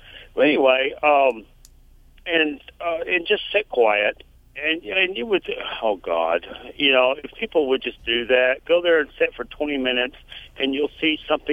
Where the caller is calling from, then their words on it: Longview, Texas, United States; And actually, I'm calling from Longview, but oh, okay. I had lived on the river, the Sabine River around here.